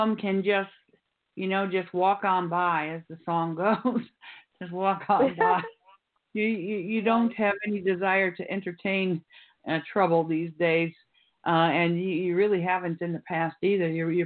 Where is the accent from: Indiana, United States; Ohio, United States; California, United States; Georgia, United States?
Ohio, United States; You know, I'm originally from Ohio, and I recognize, you know, like there's a lot of green foliage, and it reminds you of the place you came from